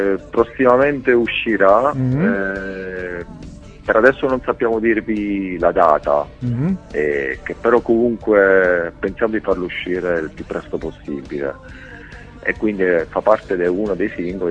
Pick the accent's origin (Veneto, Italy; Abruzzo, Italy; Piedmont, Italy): Abruzzo, Italy; come parliamo da abruzzesi